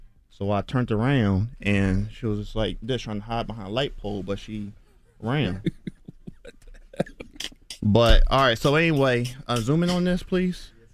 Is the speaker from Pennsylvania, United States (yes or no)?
yes; Philadelphia, Pennsylvania, United States; Yeah, I'm from North Philly, born and raised. I just drew all my life.